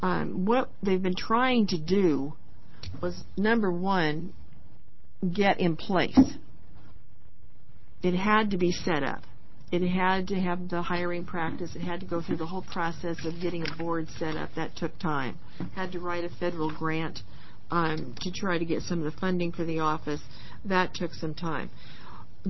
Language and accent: English; Oregon, United States; Oh, I'm sorry. … from Gillam County, retired county judge.